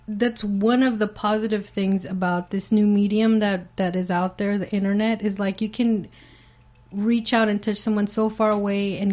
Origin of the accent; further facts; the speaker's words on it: United States; And I'm like, yeah, because I'm American.